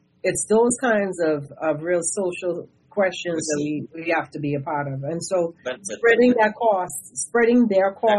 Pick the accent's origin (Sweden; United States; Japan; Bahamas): Bahamas; Freeport, Grand Bahama; you know, you and I grew up in Freeport, and we want to see Freeport to have the same kind of advantages